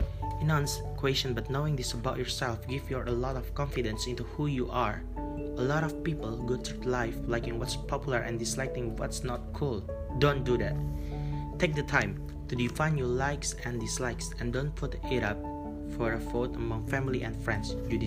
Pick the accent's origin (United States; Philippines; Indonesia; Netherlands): Indonesia; I'm from Indonesia, and I'm student in Telkom University, and my major is telecommunication.